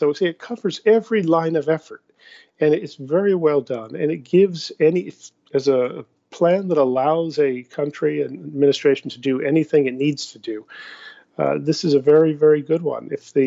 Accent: United States; But at the same time, as an American, we have to want them to succeed.

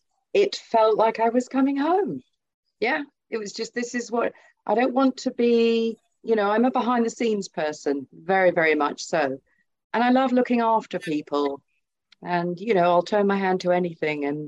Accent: Oxford, South East England, United Kingdom; also born or lived in Glasgow; I was born in Glasgow, but we moved to Oxford, where my father got the job, you know, teaching, sort of lecturing in linguistics.

